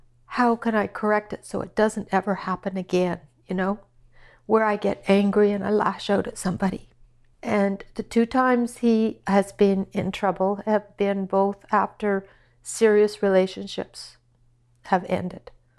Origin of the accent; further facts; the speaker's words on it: Saskatchewan, Canada; I grew up in Saskatchewan, small town of 100 people, farming community down by the Manitoba-US border. I had a pretty happy childhood. My dad died when I was 13, and so my mom and I moved to Regina.